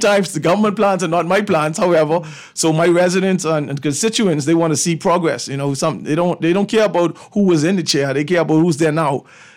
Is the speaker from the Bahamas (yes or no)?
yes; Mangrove Cay, Andros, Bahamas; I'm from Andrews, so I just don't come and visit. I'm from Mangrove Key, so I'm from the soil.